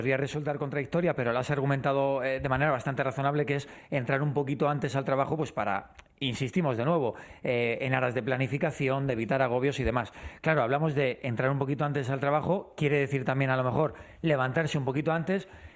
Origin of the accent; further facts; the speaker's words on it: Spain; España es uno de ellos. Somos, con perdón del gremio, pero somos los profesores de Europa, vamos, en cuanto a vacaciones.